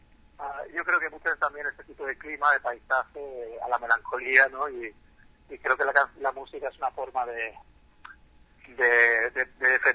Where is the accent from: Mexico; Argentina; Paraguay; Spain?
Spain; Valencia, Valencian Community; moved away; yo soy de Valencia, es del Mediterráneo, es un clima templado, cálido, en verdad, no sé, muchísima luz